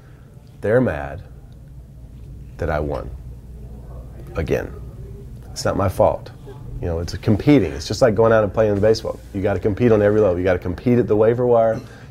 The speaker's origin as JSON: {"language": "English", "region": "Georgia", "country": "United States", "said": "because I'm from South Georgia, we don't have hockey on TV even. You know, we don't play hockey. We don't have ice. We don't have snow. It's hadn't snowed since 1989 in my hometown."}